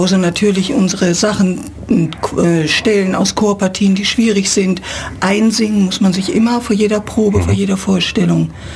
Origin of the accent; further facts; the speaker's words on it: Münster, North Rhine-Westphalia, Germany; Münster, ja? In Westfalen, im schönen Münster. Und im schönen Münsterland, ja, bin ich aufgewachsen.